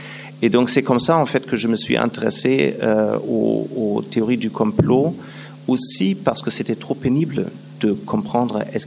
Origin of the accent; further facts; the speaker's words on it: Düsseldorf, North Rhine-Westphalia, Germany; French is a second language; je viens de Düsseldorf, donc c'est la ville natale de Heinrich Heine.